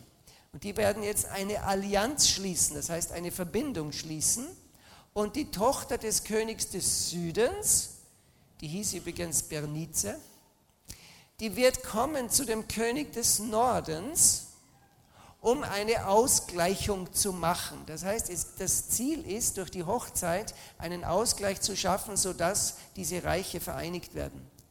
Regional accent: Austria; Ich bin ja ein Österreicher.

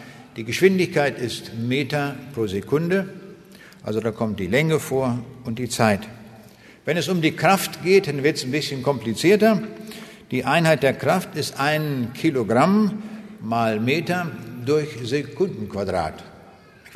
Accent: Braunschweig, Lower Saxony, Germany; in Braunschweig, wo ich herkomme und wo ich selbst 30 Jahre lang als leitender Wissenschaftler gearbeitet habe.

